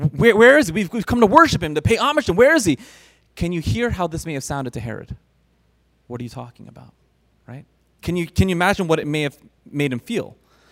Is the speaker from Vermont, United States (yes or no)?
no; New Jersey, United States; You know, I came from New Jersey, and in New York, we have a really well-known pastor.